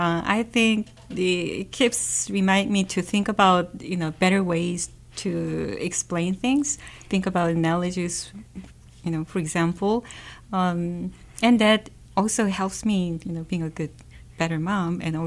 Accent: South Korea; I was born and raised in South Korea

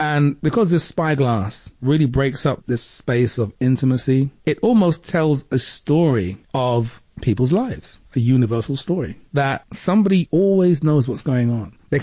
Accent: London, United Kingdom; I immediately hark back to my early years as a young kid growing up in London and seeing the National Front on the street corners.

